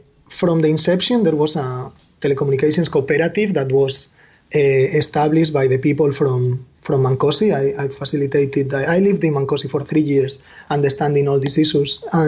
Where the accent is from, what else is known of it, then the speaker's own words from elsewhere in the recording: Spain; Well, I'm Spanish by origin.